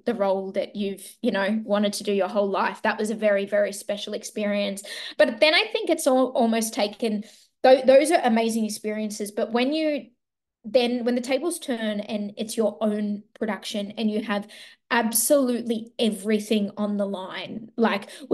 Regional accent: Sydney, New South Wales, Australia; got to perform the lead role of Morrigan for 300 friends and family in my hometown of Sydney.

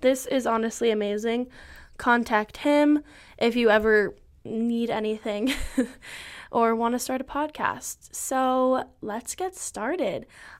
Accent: Los Angeles, California, United States; Hello. I am from Los Angeles. I'm from like Venice Beach, Santa Monica area. I just have like so many fond memories growing up there

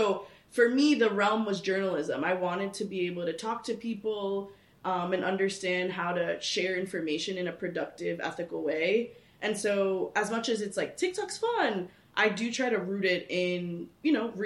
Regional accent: New York, United States; I'm a Bushwick Bori, is the term I describe myself as, so Boricua, born and raised in Bushwick

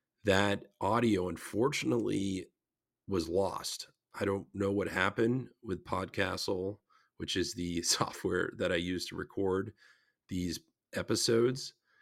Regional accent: United States; And it's an interesting model that I, as an American, was immediately drawn

